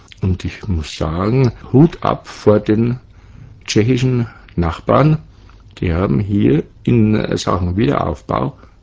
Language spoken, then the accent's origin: German; Bavaria, Germany; born there; Ich bin im Landkreis Amberg-Sulzbach geboren. Meine Mutter war eine Oberpfälzerin.